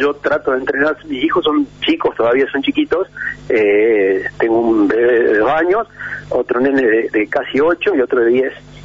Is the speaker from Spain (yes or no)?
no; Argentina; soy el único argentino que logró hacer los cuatro desiertos en un año